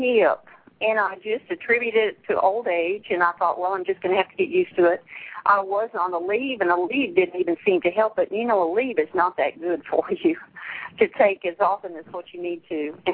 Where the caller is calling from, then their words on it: Jackson, Mississippi, United States; I'm in close to Jackson, Mississippi.